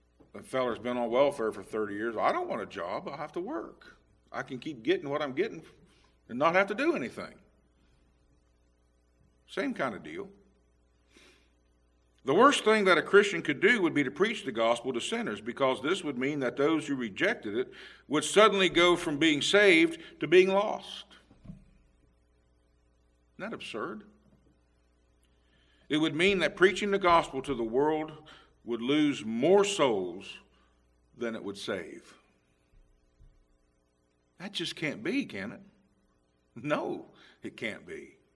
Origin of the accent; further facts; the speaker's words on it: United States; I'm a transplant from Washington County, but I'm up here now.